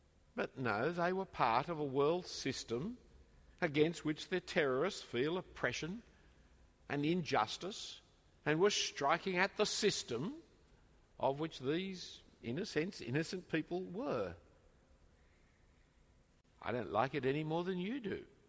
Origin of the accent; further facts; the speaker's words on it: Australia; I'm an Australian, and when Australia acts, I act.